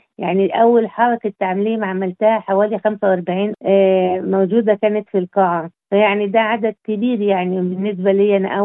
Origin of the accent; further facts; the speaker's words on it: Cairo, Cairo Governorate, Egypt; now in Australia; أنا من مصر طبعا، ومولودة في القاهرة، ومن منطقة اسمها الجيزة